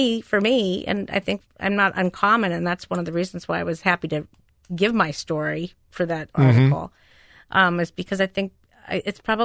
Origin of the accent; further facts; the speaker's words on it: Warren, Ohio, United States; I'm from Warren, uh-huh.